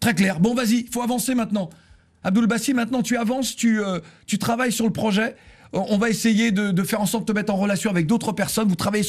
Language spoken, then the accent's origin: French; Guadeloupe, France; moi je suis français, comme tu sais, je suis à l'Africain de la Caraïbe, de la Guadeloupe, donc je suis né français